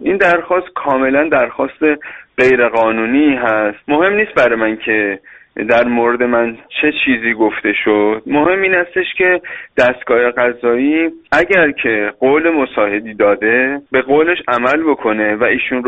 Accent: Iran; من هم آذری هستم

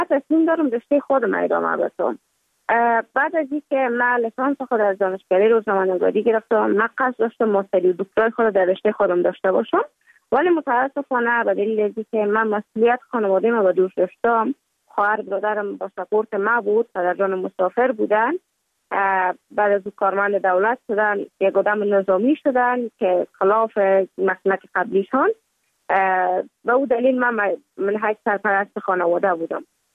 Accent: Kabul, Afghanistan; also born or lived in Mazar-i-Sharif; بعد از تولد ما تا 5 سالگی ما در مزار بودیم، بعد ناقل کابل شدیم چون به اساس کاربار که پدر جانم داشت ما در کابل زندگی نکردیم و ما مکتب در اونجا خواندم. دوره طفولیت ما در کابل سپری کردیم

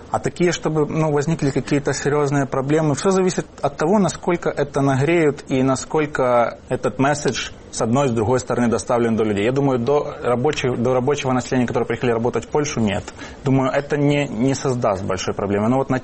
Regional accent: Ukraine; now in Poland; все понимают, что я из украинец.

